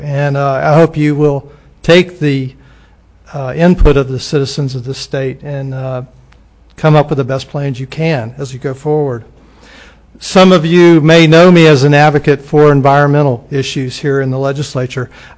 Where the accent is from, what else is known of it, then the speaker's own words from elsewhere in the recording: Plant City, Florida, United States; also born or lived in Gainesville, Florida / St. Petersburg, Florida; Prior to living in Tallahassee, I was raised in Plant City, Florida. I went to school in Gainesville, Florida. I lived in St. Pete for 10 years.